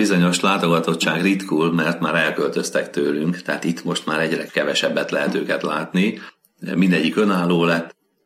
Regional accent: Szarvaskend, Vas, Hungary; Igen, én egy nagyon pici 200-300 fős vasmegyei faluban éltem, születtem, Szarvaskend a neve, és hát itt a faluban a hit az egy természetes talaj volt

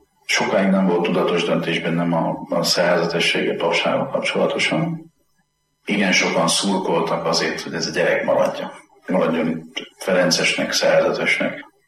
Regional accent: Zalaudvarnok, Zala, Hungary; also born or lived in Zalaszentgrót; Én rendes paraszti származású ember vagyok. Szülővárosom Zalaszengród, mert csak ott volt szülő otthon, de én Zalaudvarnokon nőttem föl, és azt a helyet tartom szülőfalunknak.

